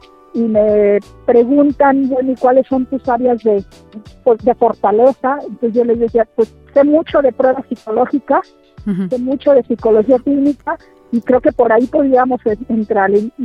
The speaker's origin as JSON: {"language": "Spanish", "town": "Rincón de Romos", "region": "Aguascalientes", "country": "Mexico", "tie": "born or raised there", "said": "Bueno, pues soy del estado de Aguascalientes, nací en Rincón de Romos."}